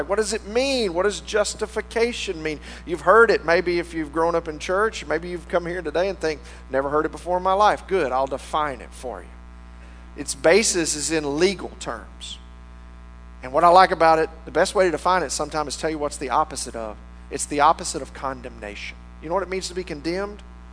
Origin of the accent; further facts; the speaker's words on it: Texas, United States; If you work hard, and we like this because we're Texan. Just put your boots on, pull them up real tight, and work hard.